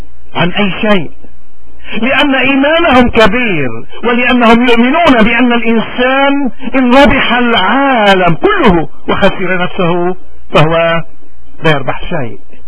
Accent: Lebanon; نحن أبناء لبنان

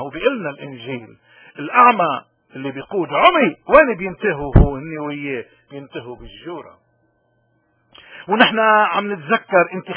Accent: Lebanon; نحن كلبنانيين جسدنا هو لبنان، كل واحد منا بده يقوم بواجباته حسب وزناته وحسب مواهبه.

